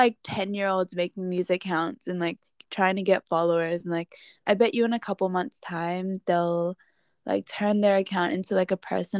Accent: Malaysia; Like I've never gotten anyone before guessing that I'm Malaysian, and it's like kind of fucking offensive.

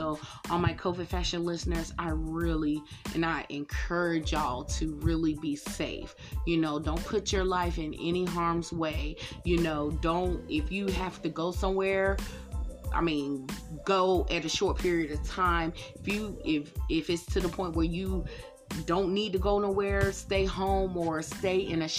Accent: North Carolina, United States; I'm from North Carolina. It tore up half of North Carolina right now as we speak.

